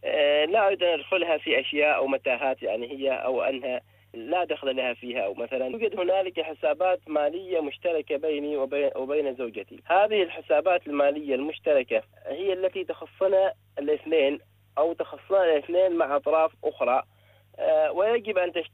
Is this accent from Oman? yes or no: yes; Oman; من سلطنة عمان، ومتزوج من امرأة الآن مدة تقريبا 7 سنوات